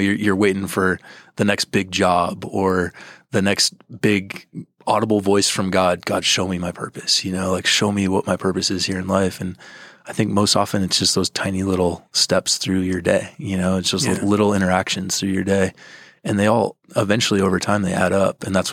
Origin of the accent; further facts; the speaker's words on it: Texas, United States; I figured growing up in Texas, going to school in California, it's useful.